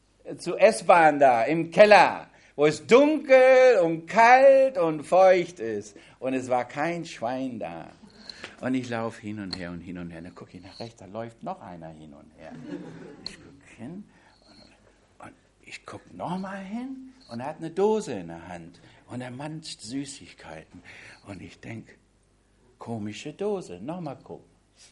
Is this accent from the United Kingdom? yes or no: yes; Scotland, United Kingdom; Du bist auch Schotte? Sag ich, ja, ich bin auch Schotte.